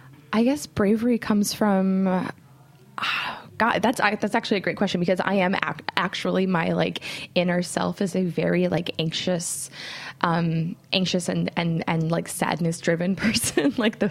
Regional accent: Oklahoma, United States; also born or lived in Kansas; I grew up mostly in Oklahoma. My family now lives in Fargo, where the entire rest of my family resides.

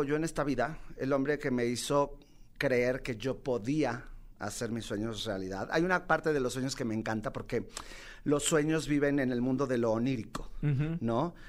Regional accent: Mexico City, Mexico; vengo de Mexicalpan, de Las Tunas, y aunque usted no lo crea, allá se hace teatro musical.

